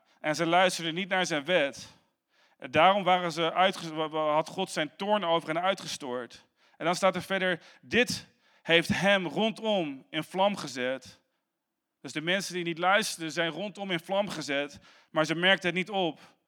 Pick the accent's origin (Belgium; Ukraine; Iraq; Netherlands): Netherlands; Westervoort, Gelderland; born there; Ik ben geboren in de Arnhem, in Westvoort.